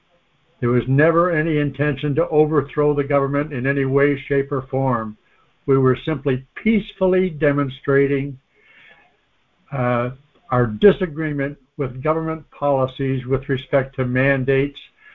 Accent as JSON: {"language": "English", "country": "Canada", "said": "I think because I'm Canadian"}